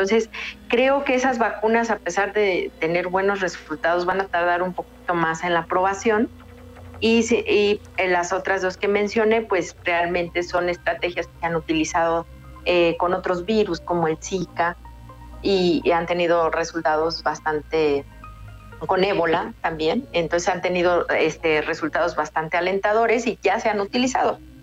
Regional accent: Mexico; nosotros como población mexicana

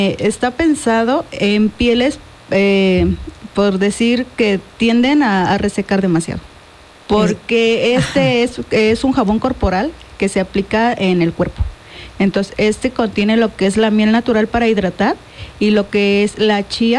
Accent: Xochitlán, Puebla, Mexico; Somos del pueblo de Xochitlán. Allá es muy conocido por el pueblo de las flores.

